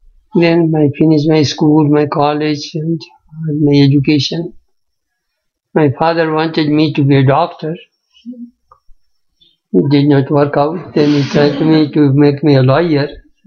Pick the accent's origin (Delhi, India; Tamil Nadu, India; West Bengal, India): West Bengal, India; Kolkata; English is a second language; also born or lived in Bangladesh; I am from Calcutta. I was brought up in Calcutta, but I was not born in Calcutta.